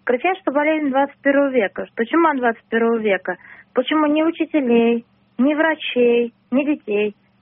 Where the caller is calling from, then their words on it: Moscow, Russia; я звоню из Москвы.